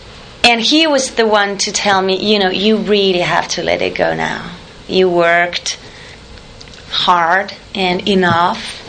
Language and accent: English; France; first language French; English is a second language; Because I'm French and I started learning English when I was 12, and it's already late, you know, to really have a perfect accent.